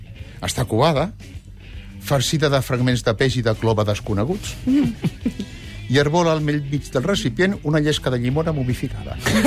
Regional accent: Catalonia, Spain; som catalans

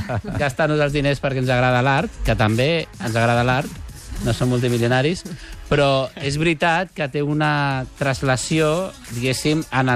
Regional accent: Barcelona, Catalonia, Spain; jo sóc de Barcelona.

